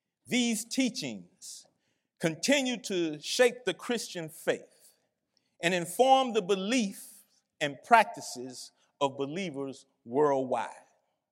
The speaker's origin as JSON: {"language": "English", "region": "Louisiana", "country": "United States", "said": "His parents from Louisiana. I'm from Louisiana."}